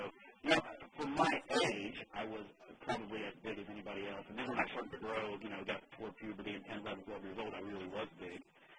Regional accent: the South, United States; listen, I'm from the South. Everything there has calories, even the air.

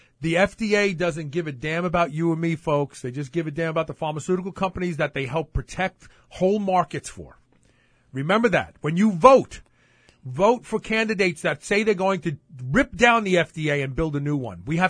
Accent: Brooklyn, New York, United States; also born or lived in Queens; And I was from Bed-Stuy, Brooklyn, so really the first 14 years of my life I was black. So I only became white for a while when I moved to Queens.

